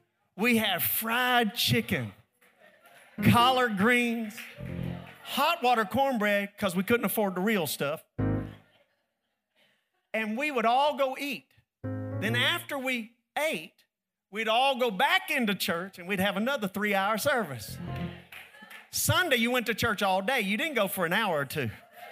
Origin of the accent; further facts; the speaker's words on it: Nashville, Tennessee, United States; I grew up in Nashville, in the inner city.